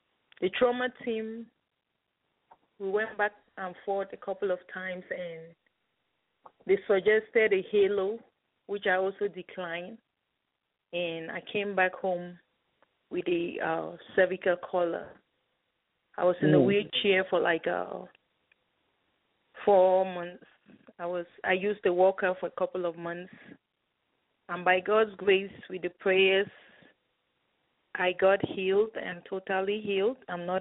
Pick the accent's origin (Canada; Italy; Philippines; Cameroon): Cameroon; now in Wixom, United States; I'm originally from Cameroon. I'm a U.S. citizen based here in Wixom, Michigan, member of Christ Successful Life Southfield Branch.